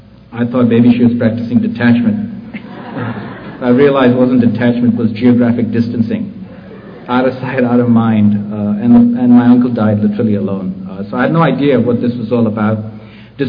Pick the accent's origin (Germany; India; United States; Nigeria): India; Mumbai, Maharashtra; moved away as an adult; I grew up in Bombay, India. I left the shores of Bombay at the age of 22